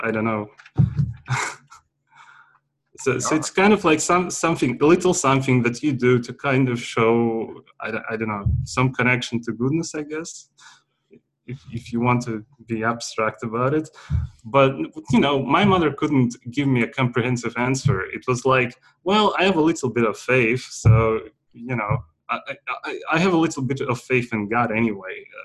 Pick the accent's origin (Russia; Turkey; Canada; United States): Russia; I grew up in Russia and my family was not religious at all.